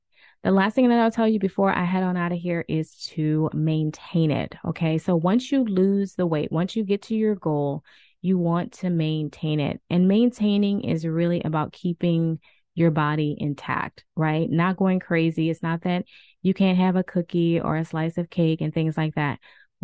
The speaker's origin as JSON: {"language": "English", "town": "New Orleans", "region": "Louisiana", "country": "United States", "said": "I'm from the South. I'm from New Orleans. So we say soft drinks."}